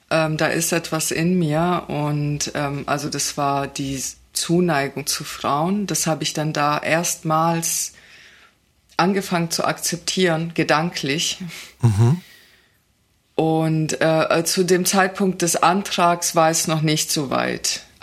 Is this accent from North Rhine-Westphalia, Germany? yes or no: no; Baden-Württemberg, Germany; Also ich bin in einer Kleinstadt in Baden-Württemberg aufgewachsen und ich bin in einem Teil dieser Kleinstadt aufgewachsen, die stark von migrantischen Communities geprägt war.